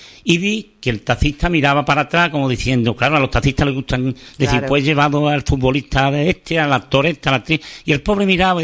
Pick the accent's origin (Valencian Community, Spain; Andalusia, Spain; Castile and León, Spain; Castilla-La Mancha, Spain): Andalusia, Spain; El Cuervo; also born or lived in Lebrija; yo nací en el Cuervo, viví aquí 9 años y me fui al Cuervo y me considero cuerveño al 100%, y Lebrija es mi segundo pueblo.